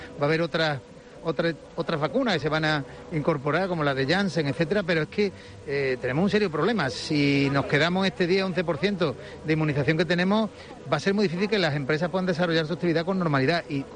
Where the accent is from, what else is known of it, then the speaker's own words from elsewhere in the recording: Málaga, Andalusia, Spain; hay una evocación de como cualquier malagueño, ¿no?